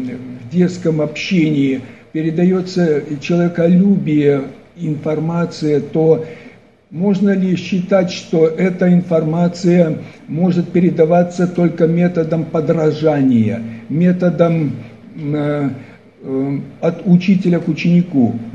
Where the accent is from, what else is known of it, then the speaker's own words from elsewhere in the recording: Belarus; я из Белоруссии представляю здесь на конференции, также доклад свой.